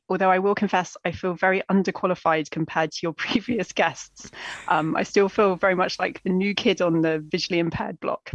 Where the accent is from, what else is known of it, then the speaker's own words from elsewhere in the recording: South East England, United Kingdom; I grew up in East Sussex, down on the South Coast